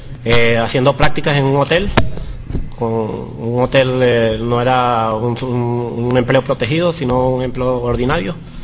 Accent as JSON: {"language": "Spanish", "country": "Venezuela", "moved": "yes", "lives_now": "Spain", "said": "Cuando llegué, porque yo soy de Venezuela, cuando llegué a España"}